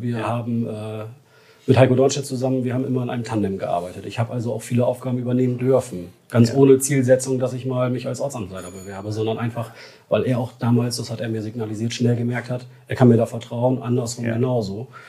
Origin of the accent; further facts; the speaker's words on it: Vegesack, Bremen, Germany; Ja, ich komme aus Fegesack. Also geboren bin ich in Fegesack.